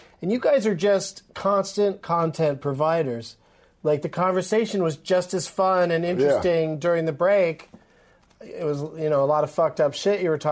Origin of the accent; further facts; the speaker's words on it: San Diego, California, United States; They did a lot of those when I grew up in San Diego, and I'd get it, you know, get tickets to them.